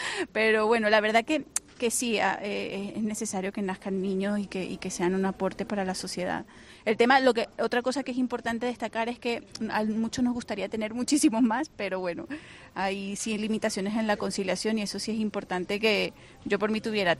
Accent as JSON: {"language": "Spanish", "country": "Venezuela", "moved": "as an adult", "lives_now": "Spain", "said": "yo estando en Venezuela, ella hizo toda la tramitación y pues la espera la hice yo tranquilamente en mi país haciendo la especialidad."}